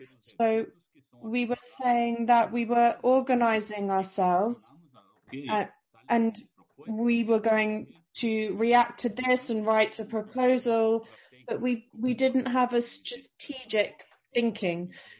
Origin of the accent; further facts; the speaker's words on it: France; born there; first language Portuguese; English is a second language; I speak English a little bit of French because I was born in sometime in France during my exile. Obviously, Portuguese because that's my mother language.